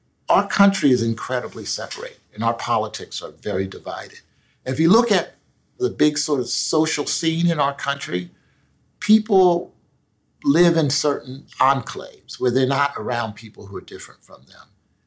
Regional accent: Philadelphia, Pennsylvania, United States; The analogy I would use is with respect to education in my hometown of Philadelphia

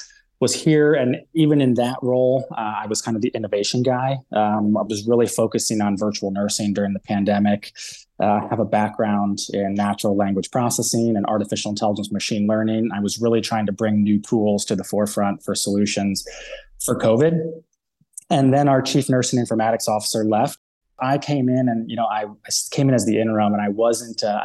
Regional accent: Ohio, United States; I'm from Ohio.

